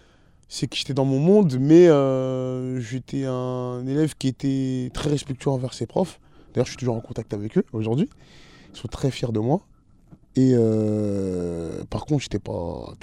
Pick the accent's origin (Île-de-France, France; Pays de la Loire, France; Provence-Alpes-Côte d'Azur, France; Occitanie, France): Île-de-France, France; Saint-Denis; J'ai grandi à Saint-Denis, Pierre-Sémoire